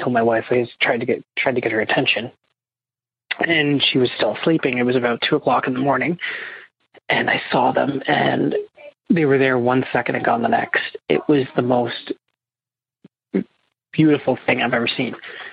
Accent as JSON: {"language": "English", "region": "Ontario", "country": "Canada", "said": "I am from Ontario, Canada."}